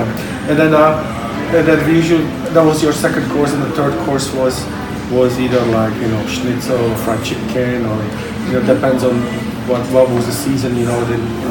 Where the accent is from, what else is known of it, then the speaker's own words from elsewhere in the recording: Hungary; English is a second language; I was born in Hungary. I'm Hungarian. I was born in Hungary. Back in then, there was behind the Iron Curtain, Russian occupied Hungary.